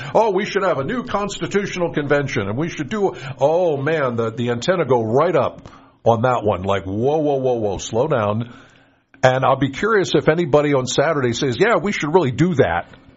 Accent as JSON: {"language": "English", "town": "Penns Valley", "region": "Pennsylvania", "country": "United States", "said": "I'm from Penns Valley."}